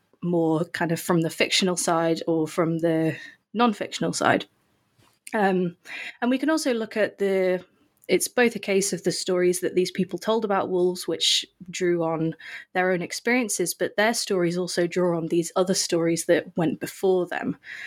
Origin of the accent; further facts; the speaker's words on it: England, United Kingdom; Okay, so I'm from England.